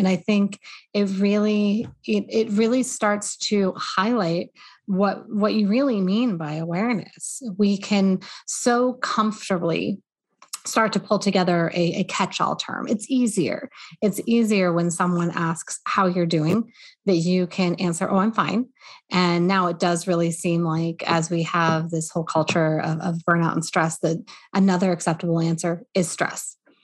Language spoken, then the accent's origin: English; Colorado, United States; I'm from Colorado originally, and I grew up with the most beautiful view of the Rocky Mountain Range.